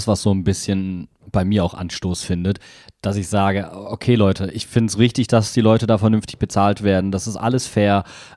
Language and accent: German; Wuppertal, North Rhine-Westphalia, Germany; bei uns in Wuppertal